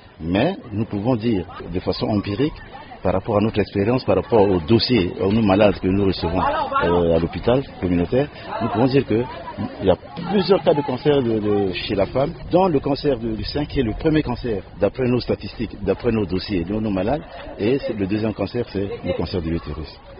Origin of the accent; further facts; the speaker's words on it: Central African Republic; chez nous, en République centrafricaine.